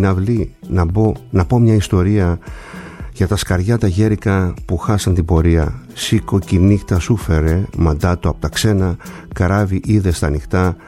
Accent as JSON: {"language": "Greek", "town": "Kasos", "region": "South Aegean", "country": "Greece", "said": "δύο αδέρφια καπετανέοι από το νησί μου την Κάσο"}